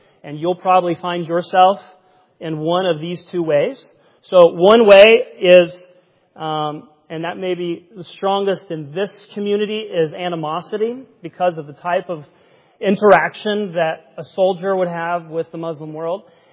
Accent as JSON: {"language": "English", "region": "Ohio", "country": "United States", "tie": "born or raised there", "said": "why would I as an American from rural Ohio, grew up surrounded by cornfields, be talking about Islam and be here?"}